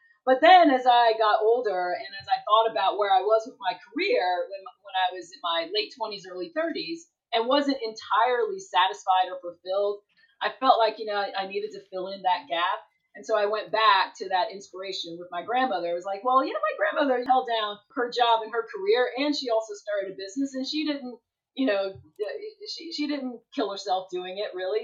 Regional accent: Columbia, South Carolina, United States; also born or lived in New York City; So, you know, I split my childhood between New York City and Columbia, South Carolina. So I moved from New York when my parents got divorced, when I was like 9, 10 years old.

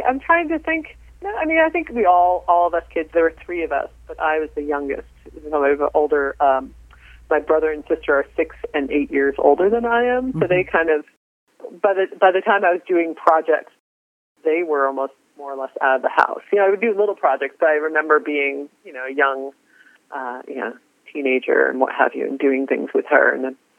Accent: Melville, New York, United States; we grew up in suburbia on Long Island in Melville

